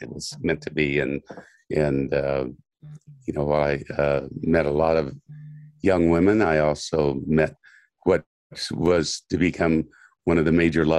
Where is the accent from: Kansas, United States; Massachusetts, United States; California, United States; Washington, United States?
Kansas, United States; He's a guy I grew up with in Kansas, a couple years younger than I was.